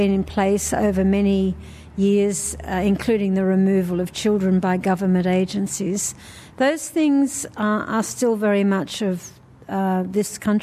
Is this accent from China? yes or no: no; New South Wales, Australia; I come from a very small village. I grew up in a little tiny community of about 200 people. I lived in the country, then I moved to the city when I was about 15, 16 years old. And my first job was a school teacher in Western Sydney.